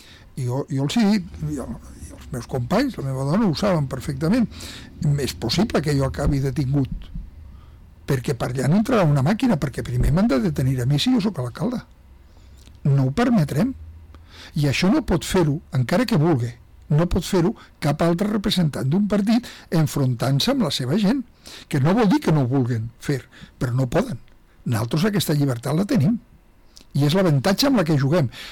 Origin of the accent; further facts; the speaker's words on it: Catalonia, Spain; now in Oropesa, Spain; jo vinc de Catalunya, on tenim tot un terrabastrall polític i seriós molt important.